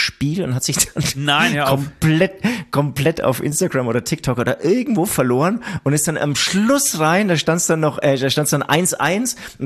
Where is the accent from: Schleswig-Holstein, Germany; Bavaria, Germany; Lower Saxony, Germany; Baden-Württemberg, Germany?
Bavaria, Germany; Nuremberg; born there; ich bin in Nürnberg geboren.